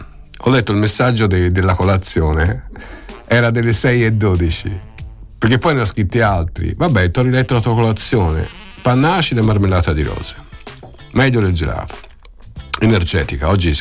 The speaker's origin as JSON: {"language": "Italian", "town": "Pistoia", "region": "Tuscany", "country": "Italy", "said": "scusa, sono di Pistoia"}